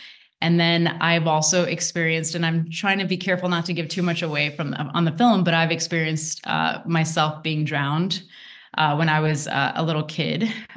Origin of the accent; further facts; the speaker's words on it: United States; I'm South Asian, I'm Indian. Although I've been born and raised here in the US, my family comes from Mumbai.